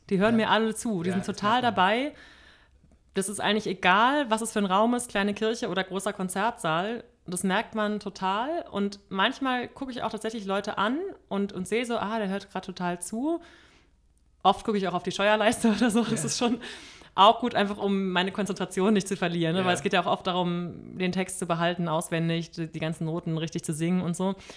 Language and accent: German; Berlin, Germany; Und natürlich komme ich aus Deutschland und in Berlin habe ich meine Kontakte, ich bin Berlinerin